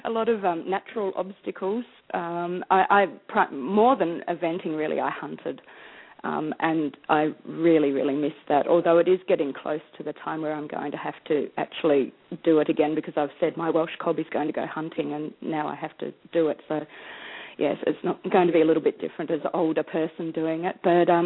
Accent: Tasmania, Australia; I grew up in Tasmania, which is that little island off the end of Australia. I grew up hunting and a bit of eventing and a bit of everything, pony club, showing, all of that stuff.

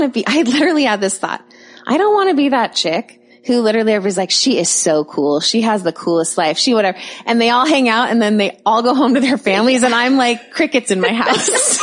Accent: Bellevue, Washington, United States; My local waters were like South America, even though I'm from Bellevue

